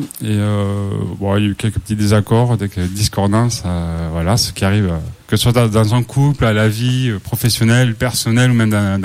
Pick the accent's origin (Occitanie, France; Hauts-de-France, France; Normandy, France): Occitanie, France; Toulouse; now in Brest, France; parce que je suis à Brest, je suis de Toulouse. Okay. Donc ça entend un petit peu mon accent.